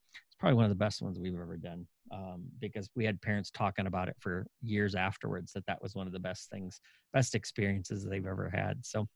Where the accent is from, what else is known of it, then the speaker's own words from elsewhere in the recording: Michigan, United States; Now, again, I grew up in Michigan. And so the big thing in Michigan is hunting.